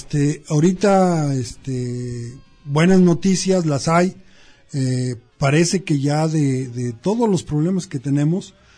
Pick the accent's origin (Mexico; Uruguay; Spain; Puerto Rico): Mexico; como mexicano, como productor